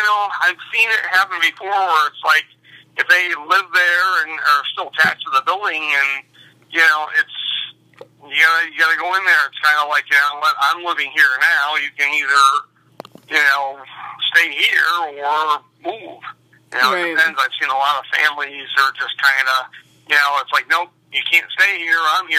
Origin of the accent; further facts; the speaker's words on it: New York, United States; I'm originally from New York, but I actually never investigated New York City.